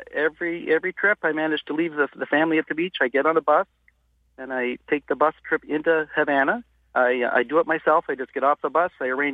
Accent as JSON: {"language": "English", "country": "Canada", "said": "I think they appreciate the Canadians. We've been going there since probably the '60s"}